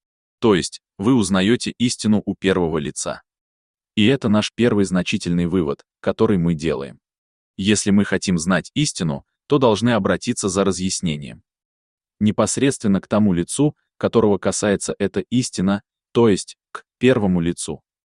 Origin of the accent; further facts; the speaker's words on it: Altai Krai, Russia; Летом 2002 года я оказалась у себя на родине, в Алтайском крае.